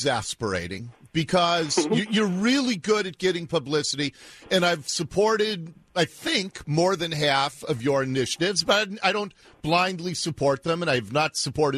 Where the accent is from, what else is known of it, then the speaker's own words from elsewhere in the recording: Ballard, Washington, United States; where the guy I grew up next to in Ballard, who still lived there as of a few months ago